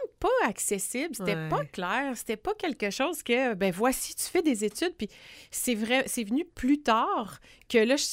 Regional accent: Sherbrooke, Quebec, Canada; now in Quebec City, Canada; Oui, je suis native de Sherbrooke. Ben, je suis née là. Puis, je me suis envenue à Québec après mon bac.

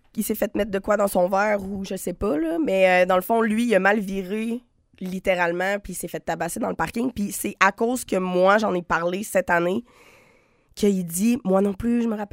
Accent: Sainte-Catherine, Quebec, Canada; comme j'ai dit tantôt, je viens de Sainte-Catherine

